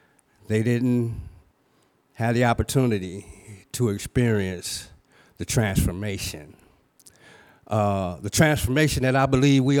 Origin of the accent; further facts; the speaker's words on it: Saginaw, Michigan, United States; moved away as an adult; now in Wisconsin, United States; I'm not originally from Wisconsin. I'm originally from Saginaw, Michigan. In the early 80s, I relocated to Madison, to Dane County, looking for a better life.